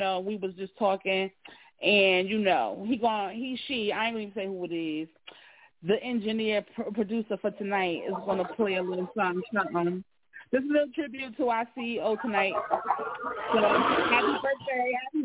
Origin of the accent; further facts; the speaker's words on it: New Jersey, United States; just come across the bridge, because I'm from Jersey.